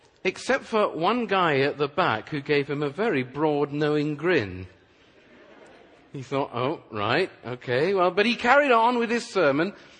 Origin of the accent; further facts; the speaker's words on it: Wales, United Kingdom; now in United States; I came over here to the U.S. a little less than 5 years ago from Wales, which is where I and my family all come from.